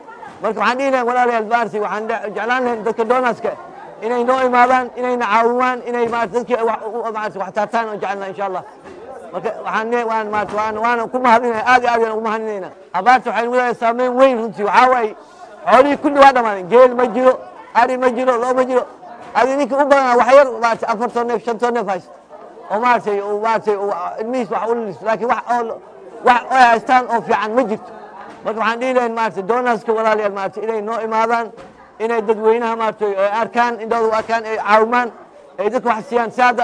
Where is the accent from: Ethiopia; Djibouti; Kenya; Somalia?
Kenya; Wajir, Wajir County; waxaan ka imaaday wajeer